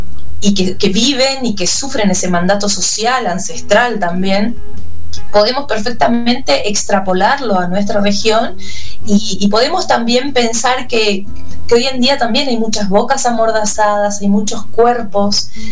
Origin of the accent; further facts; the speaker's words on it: Paso de los Libres, Corrientes, Argentina; yo vengo de Paso de los Libres Corrientes, que es un pueblo muy pequeño